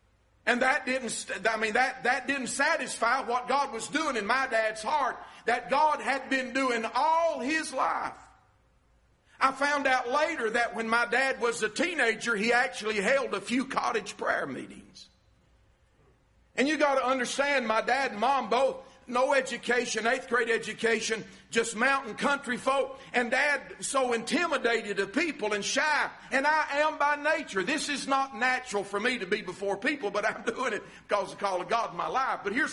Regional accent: Georgia, United States; also born or lived in North Carolina; as I was growing up, we moved from North Carolina to around Murphy area down to Georgia. And I grew up until I was a big teenager.

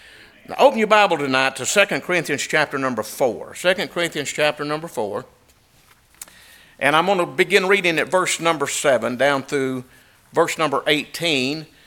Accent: Maynardville, Tennessee, United States; And when they introduced me, they mentioned that I was from Maynardville.

